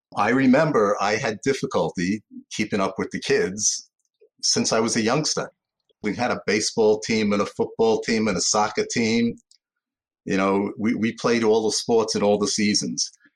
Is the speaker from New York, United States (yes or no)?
yes; Brooklyn, New York, United States; now in Long Island, United States; And I didn't grow up here, but I grew up in East New York, Brooklyn.